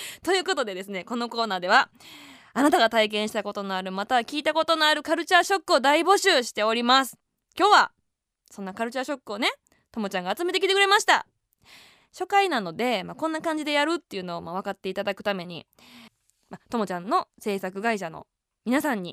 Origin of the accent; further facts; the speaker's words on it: Kansai, Japan; 私関西人やからか知らないですけど